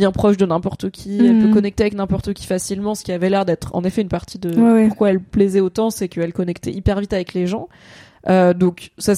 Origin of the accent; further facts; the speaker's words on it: France; now in England, United Kingdom; en tant que français qui vit en Angleterre